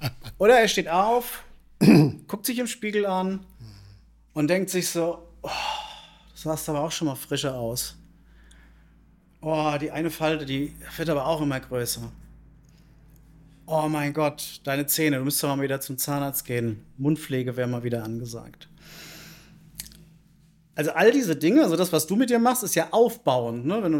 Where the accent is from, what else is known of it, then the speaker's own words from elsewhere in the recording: Frankfurt, Hesse, Germany; Jetzt muss ich dir das nicht sagen als Frankfurter Bub, weil wir sind Ehrenmänner, also ein Handschlag gilt.